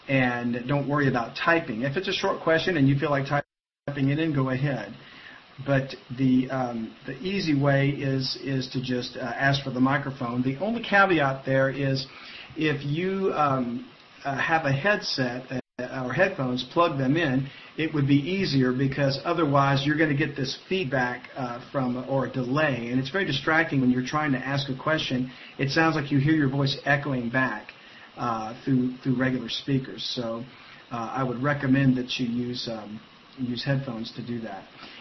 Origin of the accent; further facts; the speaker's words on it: Louisiana, United States; I'm from Louisiana. Sometimes I'm a little slow on the uptake.